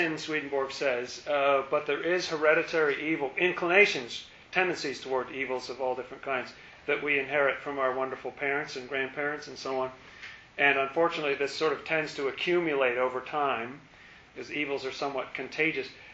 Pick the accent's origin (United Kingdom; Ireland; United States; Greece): United Kingdom; England; I grew up in England, and it was very dark in the winter.